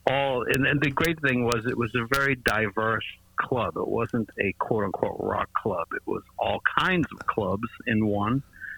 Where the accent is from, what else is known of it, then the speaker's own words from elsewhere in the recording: Cambridge, Massachusetts, United States; also born or lived in Boston; I was born in Boston, raised in Cambridge, saw … on the Ed Sullivan Show on February 9th, 1964.